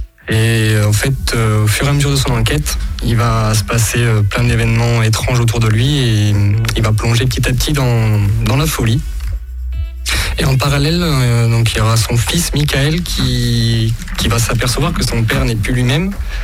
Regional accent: Nevers, Bourgogne-Franche-Comté, France; Alors moi, je suis de Nevers et j'ai suivi aucune étude dans ce domaine-là.

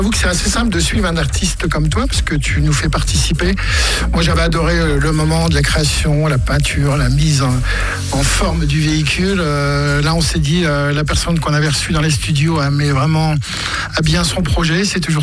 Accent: Varennes-Vauzelles, Bourgogne-Franche-Comté, France; je suis également de Varennes-Vauzelles

